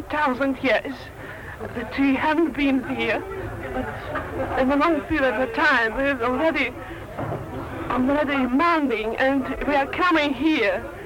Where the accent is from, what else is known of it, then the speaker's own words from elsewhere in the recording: Chernivtsi, Chernivtsi Oblast, Ukraine; Chernivtsi. Chernivtsi, it's western Ukraine, Bukovina.